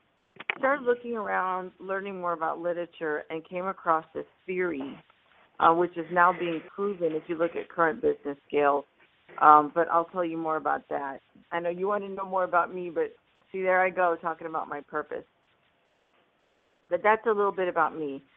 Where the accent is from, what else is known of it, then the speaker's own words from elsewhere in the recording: India; I'm an immigrant from India, grew up around entrepreneurs.